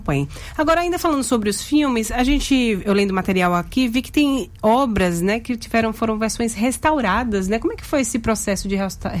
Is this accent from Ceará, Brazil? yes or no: no; Cachoeira, Bahia, Brazil; Porque eu sou de Cachoeira, novamente. Então, ver minha cidade ali no cenário